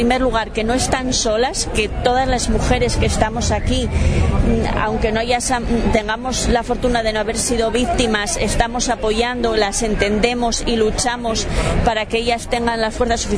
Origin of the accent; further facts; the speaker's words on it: Asturias, Spain; vengo de Asturias y pues nada, desde allí intentamos organizar en la medida de todas nuestras posibilidades la mayor representación posible de mujeres